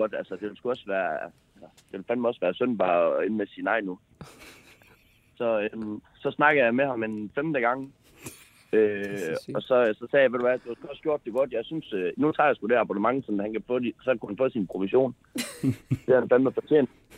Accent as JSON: {"language": "Danish", "town": "Aalborg", "region": "North Denmark Region", "country": "Denmark", "said": "Jeg er fra Aalborg."}